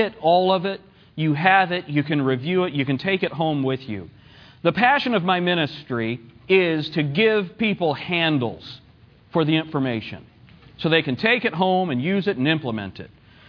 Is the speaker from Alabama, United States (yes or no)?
no; West Hartford, Connecticut, United States; I grew up in the Northeast. My dad planted churches in New York and Connecticut.